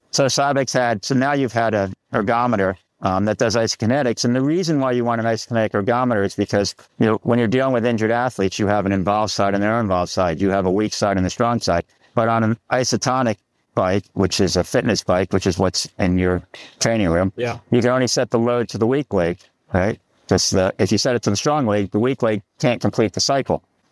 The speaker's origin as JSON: {"language": "English", "town": "Farmington", "region": "New Jersey", "country": "United States", "tie": "born or raised there", "said": "So Rich and I grew up in New Jersey, the Garden State, right? Yeah. In a farming community. A great place to grow up, by the way, Farmington."}